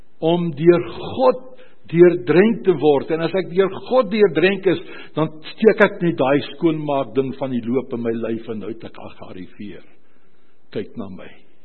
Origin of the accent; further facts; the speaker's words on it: Boksburg, Gauteng, South Africa; ek is uit Boksburg uit, ek en Marietjie toe Stellingveld toe.